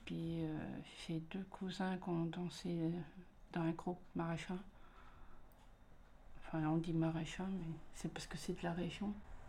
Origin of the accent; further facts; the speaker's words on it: La Guérinière, Pays de la Loire, France; chez nous à la Guérinière, il n'y en a presque plus.